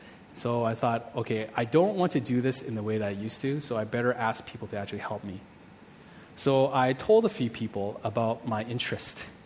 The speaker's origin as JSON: {"language": "English", "town": "Toronto", "region": "Ontario", "country": "Canada", "tie": "born or raised there", "said": "growing up in North America is very individualistic"}